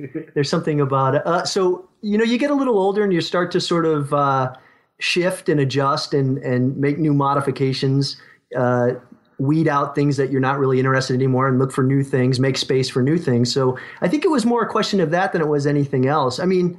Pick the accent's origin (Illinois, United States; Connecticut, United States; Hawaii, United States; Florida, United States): Connecticut, United States; Yeah, well, I grew up in Connecticut and used to spend a lot of time at Mystic Seaport up there.